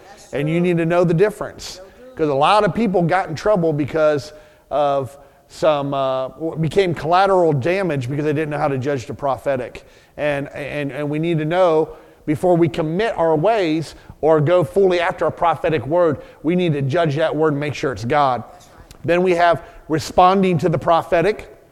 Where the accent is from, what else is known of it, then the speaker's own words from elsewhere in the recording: Colorado Springs, Colorado, United States; I'm from Colorado Springs, and I'm a graduate of Caris Bible College.